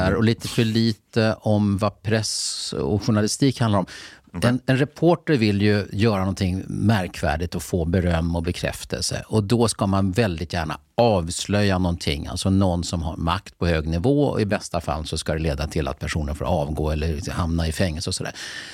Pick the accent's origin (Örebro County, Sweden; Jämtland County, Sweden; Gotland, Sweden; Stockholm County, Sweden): Stockholm County, Sweden; Lidingö; direkt från gymnasiet på Lidingö. Fast där kan man säga att när jag kom till journalisthögskolan, då märkte jag att jag kom från Lidingö, det gjorde att jag blev insorterad.